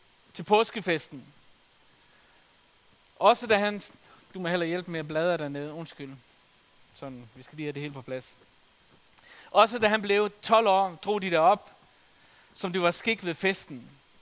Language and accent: Danish; Faroe Islands; min egen situation som teenager, hvor jeg voksede op på Færøerne